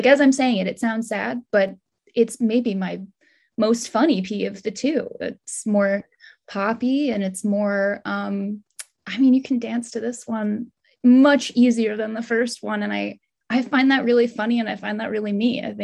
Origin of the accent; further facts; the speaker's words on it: Texas, United States; also born or lived in Phoenix, United States; now in Brooklyn, United States; I did. I grew up in Texas from when I was about 5 to my adulthood, but I lived in Phoenix for from age like a little before I was 1 until I was 5.